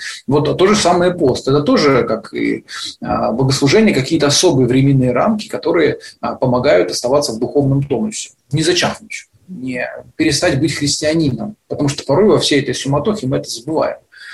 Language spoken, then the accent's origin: Russian; Belgorod, Belgorod Oblast, Russia; Так как я сам из Белгорода